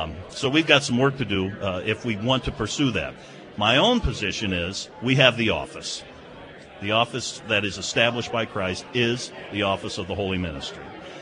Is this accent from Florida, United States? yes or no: no; Chicago, Illinois, United States; I'm a Chicagoan. I grew up, for the most part, in northern Illinois. I know that part of the world very, very well. Okay, I moved to Fort Wayne, 4 hours away to do my theological education.